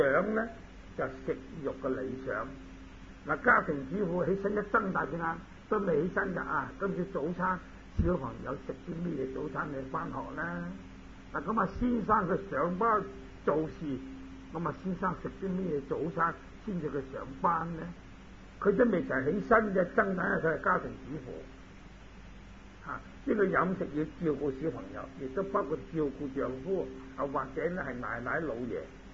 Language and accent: Cantonese; China; 咁我哋中国人咧有啲善心，好就系我唔食牛肉噶，